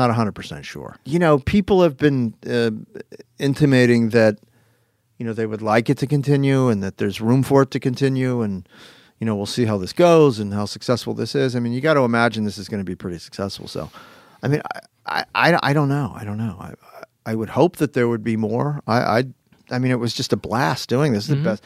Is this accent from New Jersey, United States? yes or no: yes; Haddonfield, New Jersey, United States; also born or lived in Philadelphia, Pennsylvania; Philadelphia, my hometown. Well, actually where I was born, Haddonfield's my hometown, but Philadelphia's where I was born, and I spent a year there.